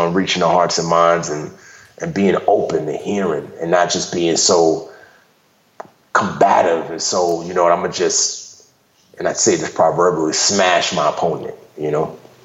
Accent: Bronx, New York, United States; because I grew up in the Bronx. And me growing up in the Bronx, especially in my first command, because all I knew was Bronx

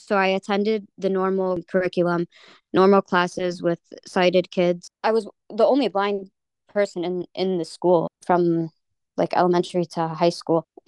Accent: United States; they were asking me who I am and just very amazed that I was from America.

